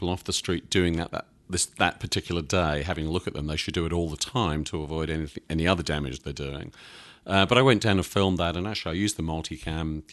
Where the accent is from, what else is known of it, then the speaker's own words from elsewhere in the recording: Santa Barbara, California, United States; went and shot with a couple of cameras in Santa Barbara, in California, my hometown